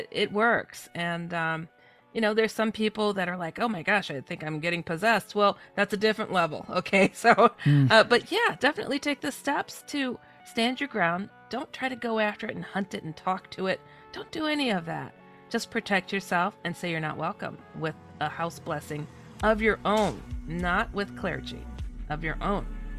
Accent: Midwest, United States; also born or lived in California; I come from the Midwest, though I was born in California, and my family has experienced a lot of strange things right alongside of me.

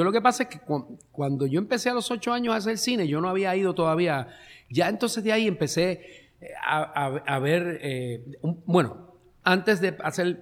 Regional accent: Caguas, Puerto Rico; also born or lived in Santurce; Yo nací en Santurce y me crié en la carretera de Cagua, cerca como a una milla de la muda de Cagua, pero en aquel tiempo aquello era campo.

